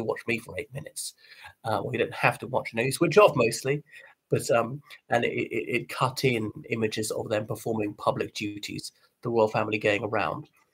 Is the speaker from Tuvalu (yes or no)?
no; Ireland; from Ireland.